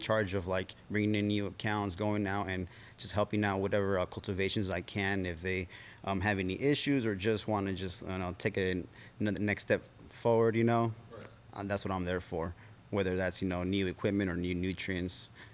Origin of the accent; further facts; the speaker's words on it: California, United States; I'm the commercial account manager here at Botanicals Indoor Garden Center, and I'm from California.